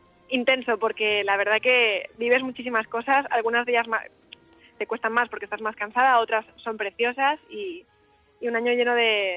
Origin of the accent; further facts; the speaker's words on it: Valencia, Valencian Community, Spain; also born or lived in Granada; yo nací en Granada, no nací en Valencia, y bueno, mis padres son valencianos, entonces cuando vinimos de Granada a Valencia, enseguida pues nos apuntamos a la falla que había justo debajo de casa, y desde entonces soy fallera